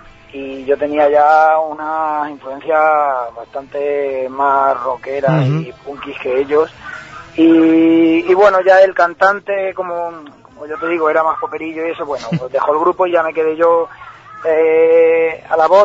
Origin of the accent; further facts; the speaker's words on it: Burguillos, Spain; Pues somos todos de Burguillos.